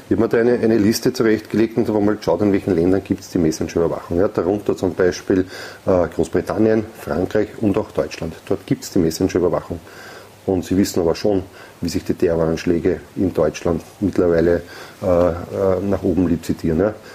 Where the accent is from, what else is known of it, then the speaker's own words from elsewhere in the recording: Austria; Auch da hätten wir als Österreicher wissen müssen